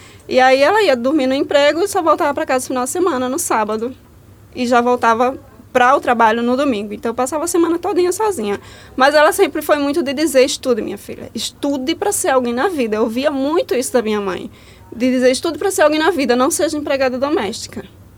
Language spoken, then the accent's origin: Portuguese; Branquinha, Alagoas, Brazil; Então, eu sou filha de cortadores de cana, né? Nasci em Branquinha.